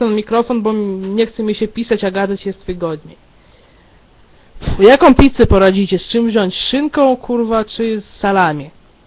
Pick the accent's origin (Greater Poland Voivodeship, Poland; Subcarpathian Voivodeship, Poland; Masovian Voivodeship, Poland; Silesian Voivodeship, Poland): Masovian Voivodeship, Poland; Warsaw; Mieszkam w dużym mieście, jestem z Warszawy.